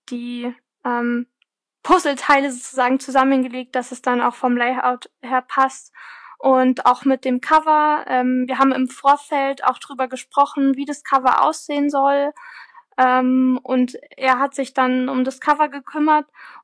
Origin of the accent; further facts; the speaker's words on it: Freising, Bavaria, Germany; das Buch hat ja in meiner oder spielt ja in meiner Heimatstadt Freising